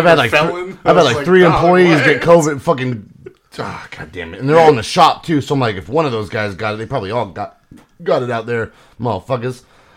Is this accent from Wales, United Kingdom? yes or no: yes; Wales, United Kingdom; I'm from the south of Wales.